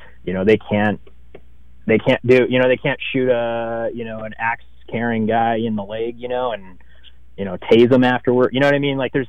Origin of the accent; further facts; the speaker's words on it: Arizona, United States; I grew up in Arizona. I am Latino, of Latino descent, Mexican, Native American heritage.